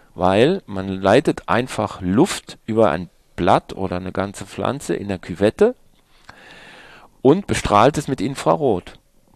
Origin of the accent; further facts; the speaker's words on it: Rhineland-Palatinate, Germany; ich bin ja im Weingut groß geworden und also in an der Mosel groß geworden